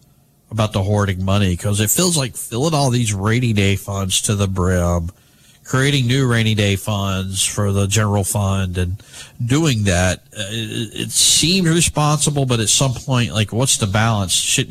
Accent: Alabama, United States; Well, and I grew up with proration in Alabama when Democrats ran this town.

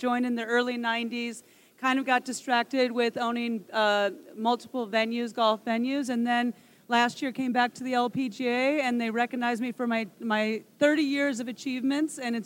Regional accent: Iowa, United States; I grew up in Iowa.

